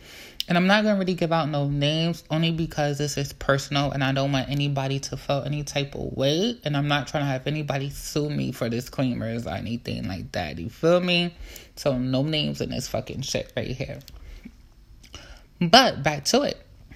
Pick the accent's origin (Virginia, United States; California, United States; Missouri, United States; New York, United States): New York, United States; Brooklyn; And I'm just all around Brooklyn, from East Flatbush